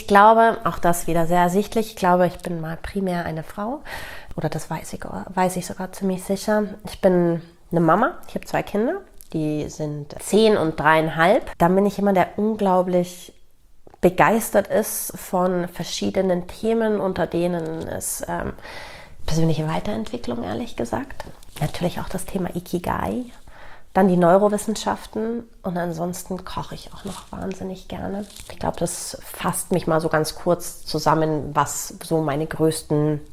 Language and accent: German; Italy; Also ich bin in Italien mit auch aufgewachsen